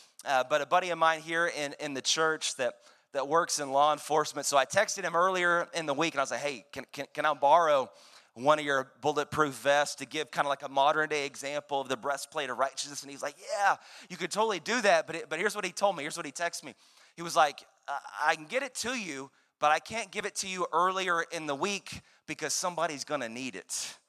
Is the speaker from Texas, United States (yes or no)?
yes; Dallas, Texas, United States; I'm from Dallas. A lot of you know that, so forgive me.